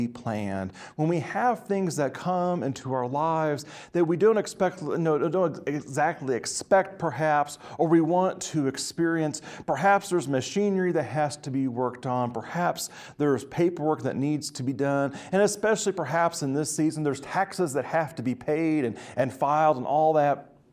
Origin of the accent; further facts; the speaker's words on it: Kansas, United States; being where I grew up in Kansas, you know, old for us was perhaps maybe 1880s.